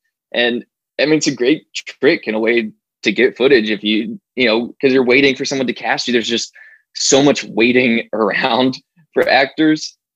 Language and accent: English; Arkansas, United States; now in Los Angeles, United States; I moved out to LA with the sole focus being just acting. And then, you know, I moved out here from Arkansas